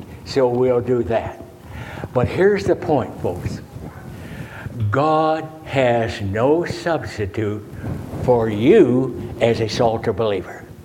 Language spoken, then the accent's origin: English; Akron, Ohio, United States; I was born in Akron, and I was raised in Akron, and I graduated from the University of Akron, Ohio.